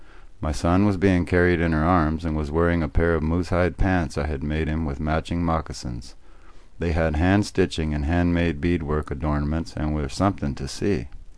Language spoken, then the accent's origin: English; Texas, United States; also born or lived in Louisiana; I was raised in Texas and Louisiana, and I have been hardwired not to hit women.